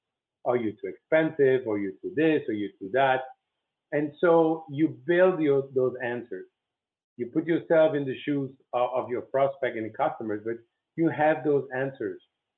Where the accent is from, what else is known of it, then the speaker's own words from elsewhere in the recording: Belgium; I was raised in Belgium and I was raised with this mentality